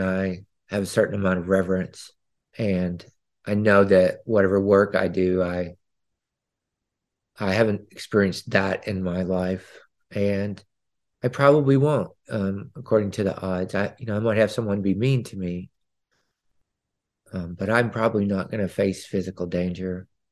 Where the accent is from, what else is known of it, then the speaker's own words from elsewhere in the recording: Owensboro, Kentucky, United States; I grew up in Owensboro, Kentucky, like a city of 50,000 people in Kentucky. And I grew up in the 70s. I was born in 65.